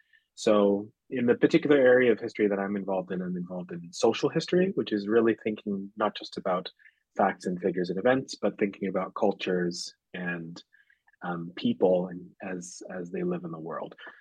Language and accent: English; Surrey, British Columbia, Canada; I'm a native of Vancouver, so I grew up in Surrey, actually.